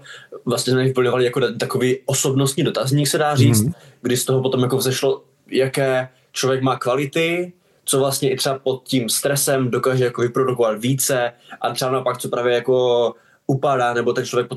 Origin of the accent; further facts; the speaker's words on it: Ostrava, Moravian-Silesian Region, Czechia; moved away as an adult; Dá se říct, že já jsem vlastně celý život byl v Ostravě